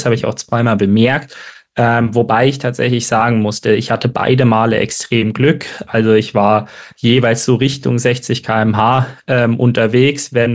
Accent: Freising, Bavaria, Germany; now in Munich, Germany; Und ich komme ursprünglich aus Freising, bin jetzt seit 3 Jahren in München drin.

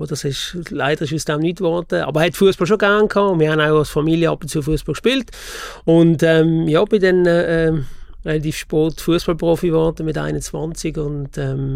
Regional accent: Basel, Switzerland; Region Basel aufgewachsen.

